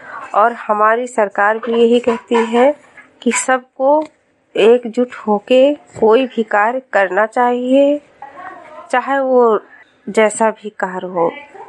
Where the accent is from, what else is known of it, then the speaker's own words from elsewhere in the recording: Bisheshwarganj, Uttar Pradesh, India; आज मैं विकास खंड विशेषरगंज से हूँ।